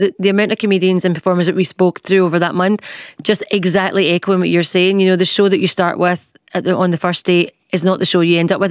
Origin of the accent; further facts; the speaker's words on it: Glasgow, Scotland, United Kingdom; I'm born and bred in Glasgow, fair enough, not Edinburgh